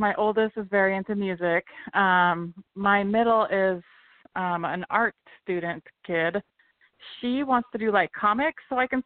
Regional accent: Oregon, United States; My hometown, the town I grew up in Oregon, they found out and they did a newspaper piece on me, and they wanted to call my parents to interview them.

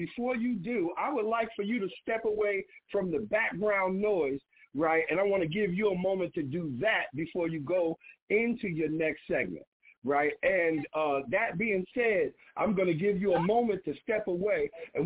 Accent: Newark, New Jersey, United States; chains of events that are going on in my hometown, the city that I love, the city of Newark, New Jersey.

